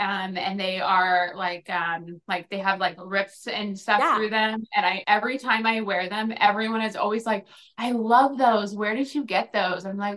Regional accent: Kansas City, Missouri, United States; So I'm originally from Kansas City, born and raised here. I went away to college for a few years. I went to the University of Arkansas, but then ended up back here.

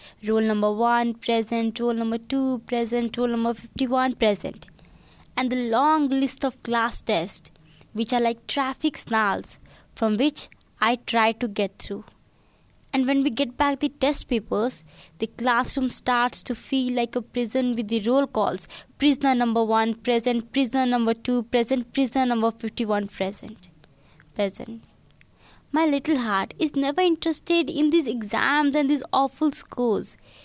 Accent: India; from India. I'm 16 years old.

